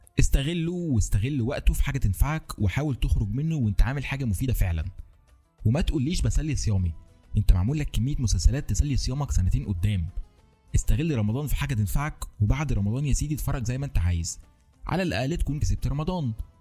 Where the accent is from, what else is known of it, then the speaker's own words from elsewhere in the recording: Egypt; يعني مش عارف ده عندنا في مصر بس ولا في دول تانية بتعمل كده